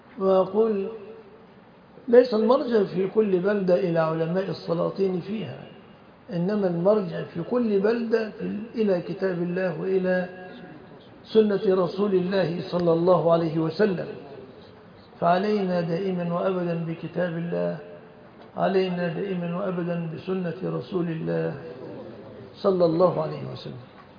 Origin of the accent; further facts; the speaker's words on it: Egypt; بلادنا مصر